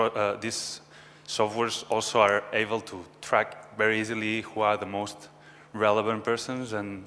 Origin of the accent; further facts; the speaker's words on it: Spain; from Spain.